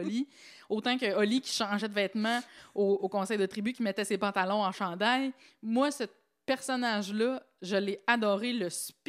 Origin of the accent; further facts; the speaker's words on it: Rouyn-Noranda, Quebec, Canada; Nous, on vient de Rouyn-Noranda